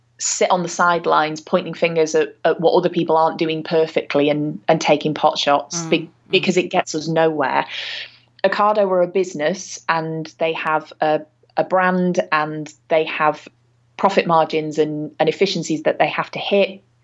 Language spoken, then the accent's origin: English; England, United Kingdom; We're English, we suck at bartering.